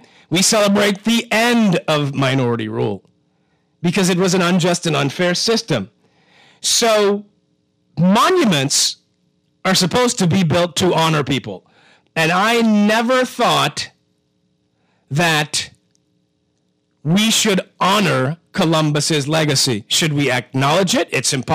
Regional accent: Bahamas; I was born in Princess Margaret Hospital in 1976, 3 years after independence. My mother was born in the Bahamas. My father was born in the Bahamas. Their parents were born in the Bahamas.

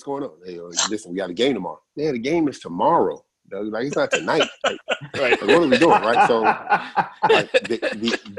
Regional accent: Charlotte, North Carolina, United States; like I said, I'm from Charlotte.

